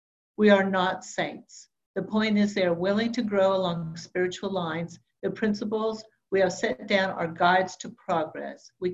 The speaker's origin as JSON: {"language": "English", "region": "New Mexico", "country": "United States", "said": "Yes, I'm from New Mexico."}